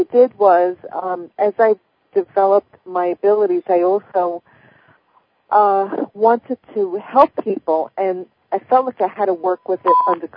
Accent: New York City, New York, United States; I was born and raised in New York City. I come from a large Italian family and Roman Catholic background where this intuition stuff doesn't fit.

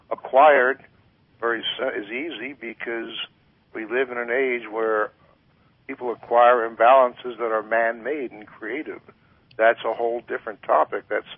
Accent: Philadelphia, Pennsylvania, United States; I was brought up right there in Philadelphia

